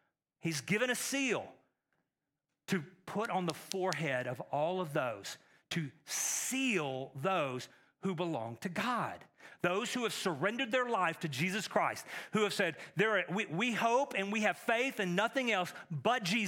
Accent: Texas, United States; I'm from Texas. That's much like a brand.

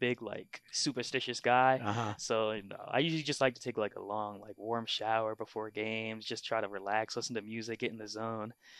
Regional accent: West Chester, Pennsylvania, United States; All right, I'm from Westchester. You know, born Chester County Hospital, born and raised Westchester. I'm one of six in my house.

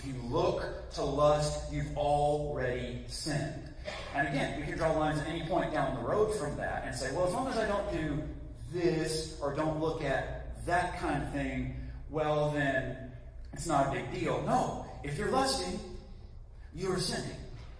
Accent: Alabama, United States; I'm from, by God's grace, a strong Christian family. My dad's a preacher. I grew up in Alabama and was a good kid, pretty compliant.

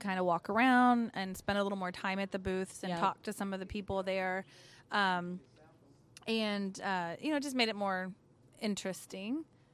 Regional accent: Kokomo, Indiana, United States; So my I actually was born and raised in Kokomo, Indiana, which is where the … was shot and took place and everything, which is just weird.

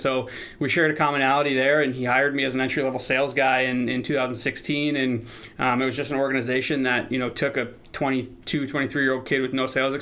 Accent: Chicago, Illinois, United States; Sports revolve my life, whether it be collegiate sports, my hometown Chicago sports, what it is.

